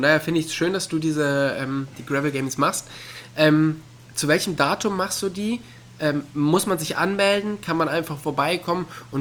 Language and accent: German; North Rhine-Westphalia, Germany; ich bin ja auch in der Nähe des Ruhrgebiets aufgewachsen